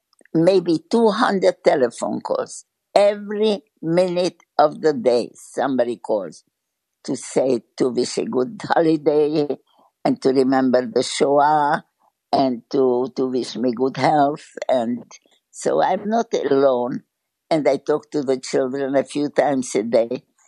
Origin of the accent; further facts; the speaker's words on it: United States; moved away as an adult; now in Israel; I've been living in Israel. I came from America 28 years ago, 1992.